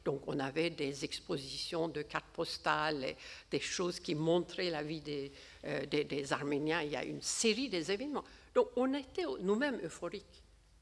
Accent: Ankara, Turkey; parce que je viens d'Ankara

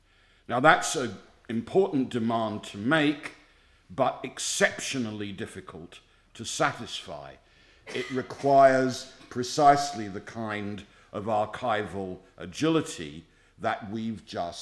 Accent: England, United Kingdom; but I'm English, what do I know?

